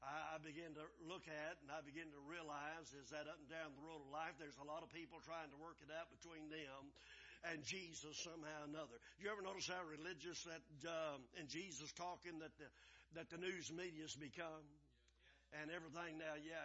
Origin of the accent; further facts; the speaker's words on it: Crockett, Texas, United States; when we grew up over there in East Texas and around Crockett is where we ended up, is that people always laughed and made fun the way we talked.